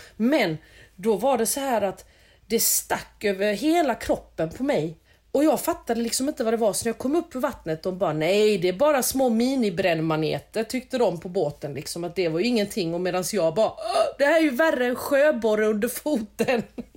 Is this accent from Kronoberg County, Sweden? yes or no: yes; Växjö, Kronoberg County, Sweden; now in Lund, Sweden; Jag är från Växjö och bor i Lund.